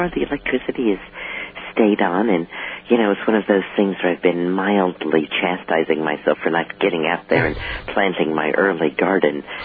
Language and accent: English; Dallas, Texas, United States; also born or lived in Ohio; Yeah, and I was born in Ohio on the shores of Lake Erie, and when I was very young, moved to Dallas, Texas. And I grew up there within earshot of the zoo